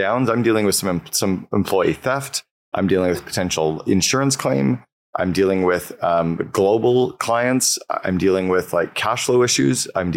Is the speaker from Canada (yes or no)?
yes; Canada; I'm a Canadian kid trapped in an adult body.